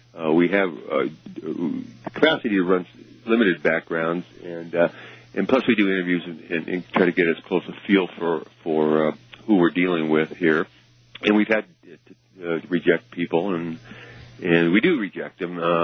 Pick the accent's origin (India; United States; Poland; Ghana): United States; Colorado; now in Arizona, United States; I'm from Colorado, too, and see people actually on the street walking around with exposed weapons.